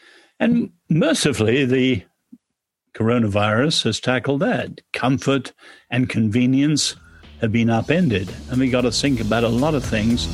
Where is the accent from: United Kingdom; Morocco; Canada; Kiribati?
United Kingdom; England; I'm English.